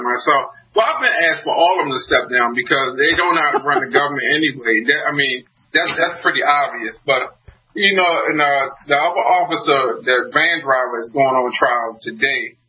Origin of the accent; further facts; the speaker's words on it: New York, United States; now in Maryland, United States; I mean, I'm not from Maryland, I'm from New York, but I live in Maryland. I work in Maryland.